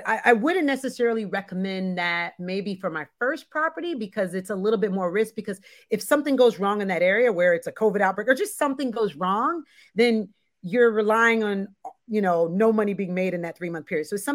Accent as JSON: {"language": "English", "region": "Florida", "country": "United States", "said": "I'm from Florida and I would love to do more properties. I'm from right outside of Orlando."}